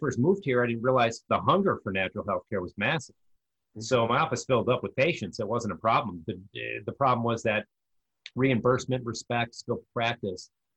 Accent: United States; I like freedom. I'm an American, right?

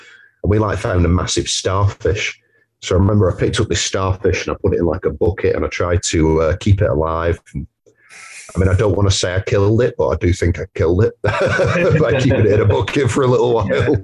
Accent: Wigan, North West England, United Kingdom; We are from Wigan, so I'm pretty sure Wigan at one point had like the most pubs per square mile, like in the UK.

